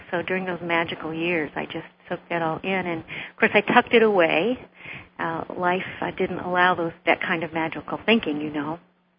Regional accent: Arizona, United States; born there; I was born in near Arizona

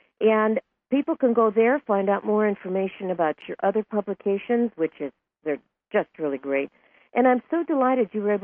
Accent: United States; as American women, we have really worked towards having gender equality in the workplace.

